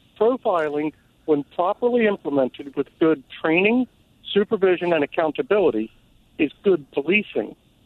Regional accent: Philadelphia, Pennsylvania, United States; I'm born and raised in Philly. I now live in the suburbs.

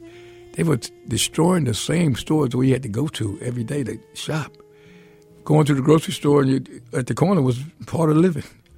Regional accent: Philadelphia, Pennsylvania, United States; I'm from North Philadelphia, 18th and Norris. And Ridge Avenue, Columbia Avenue were viable, vibrant streets.

